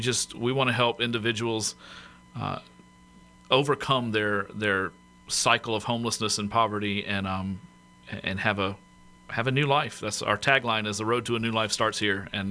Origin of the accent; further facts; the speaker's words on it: Georgia, United States; also born or lived in South Carolina; I'm originally from Georgia. Well, actually originally from South Carolina, but grew up in Georgia.